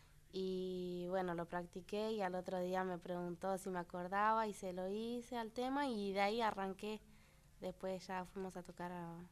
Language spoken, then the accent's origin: Spanish; Florencio Varela, Buenos Aires Province, Argentina; born there; also born or lived in Paraje La Nena, Santiago del Estero